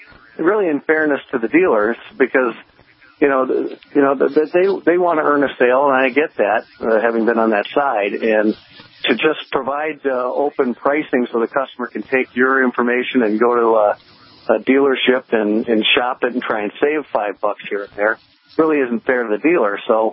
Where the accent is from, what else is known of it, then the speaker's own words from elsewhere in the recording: Detroit, Michigan, United States; Well, I am from the Detroit area, in fact, home of the Motor City.